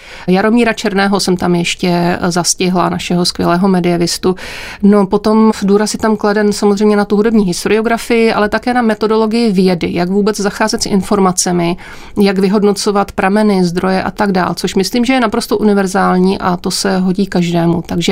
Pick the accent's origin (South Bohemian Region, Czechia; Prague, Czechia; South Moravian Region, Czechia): South Bohemian Region, Czechia; Strakonice; Já pocházím ze Strakonic a po základní škole jsem nastoupila na gymnázium v Písku.